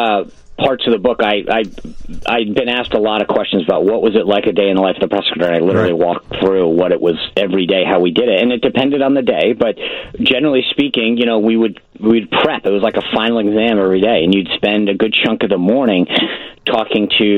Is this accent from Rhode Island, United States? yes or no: yes; Rhode Island, United States; I grew up in Rhode Island. I was in a non-political family